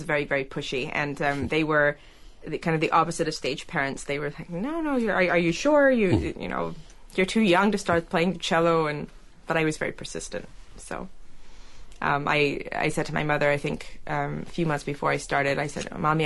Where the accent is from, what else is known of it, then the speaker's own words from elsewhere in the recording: Cleveland, Ohio, United States; I grew up in a musical family, and I also I grew up in Cleveland, and I was a member of the Young Artist Program at the Cleveland Institute of Music.